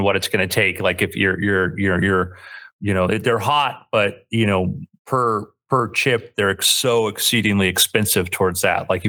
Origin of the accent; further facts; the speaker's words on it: Florida, United States; growing up in South Florida